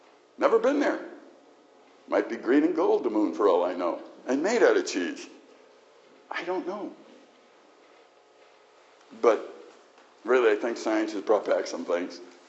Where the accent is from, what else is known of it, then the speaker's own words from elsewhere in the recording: Chicago, Illinois, United States; When I grew up in Chicago, it's like road rage there is like normal to me.